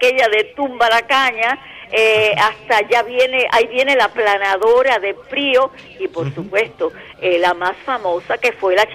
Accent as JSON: {"language": "Spanish", "country": "Cuba", "said": "como cubana pues me dolía mucho hacer, porque finalmente me di cuenta que el regreso a Cuba no estaba tan a la vuelta de la esquina como uno soñaba."}